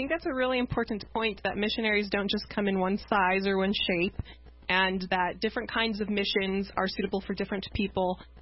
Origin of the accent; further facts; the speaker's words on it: Connecticut, United States; And I grew up in Connecticut, and we did the same thing, but it certainly wasn't similar to the pioneers' experience at all